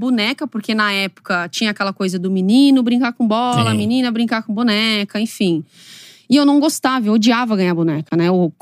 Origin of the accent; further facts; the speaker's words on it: Osasco, São Paulo, Brazil; Bom, eu sou de Osasco, sou de São Paulo.